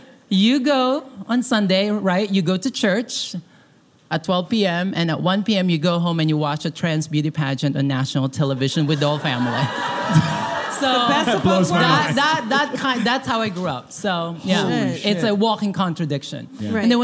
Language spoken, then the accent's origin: English; Philippines; I think because I grew up in the Philippines where we actually have a culture of trans beauty pageant on TV.